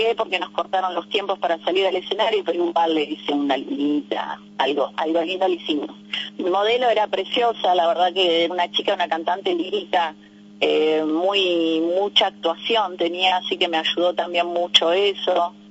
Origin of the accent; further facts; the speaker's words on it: Argentina; yo a veces prefiero más ser argentina